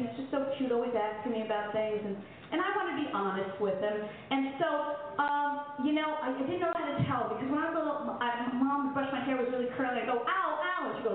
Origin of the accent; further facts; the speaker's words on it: Mayagüez, Puerto Rico; Now, I'm also from Mayagüez, Puerto Rico, land of hurricane, sugar cane, and don't comprend, don't explain.